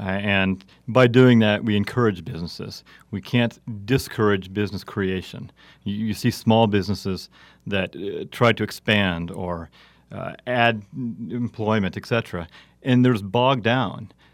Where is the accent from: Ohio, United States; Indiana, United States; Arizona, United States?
Arizona, United States; Phoenix; I am originally from the Phoenix area. I moved here to go to school at the university and stayed